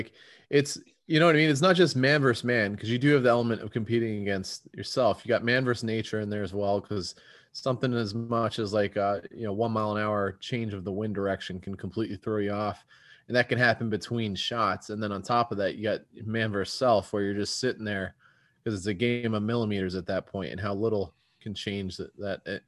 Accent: England, United Kingdom; Alex and I grew up together in England.

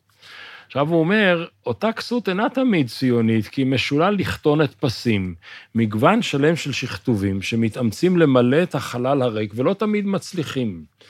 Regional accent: Jaffa, Tel Aviv District, Israel; אני ערבי יפואי שגר בעיר, אז אני גר ברחוב הבעל שם טוב, ברחוב רבי נחמן, ברחוב חבד

